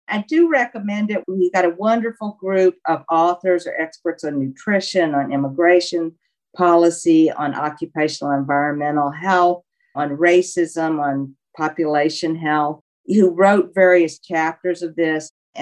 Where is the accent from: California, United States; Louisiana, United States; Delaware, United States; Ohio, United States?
Louisiana, United States; I guess I'm from the South. I grew up in Louisiana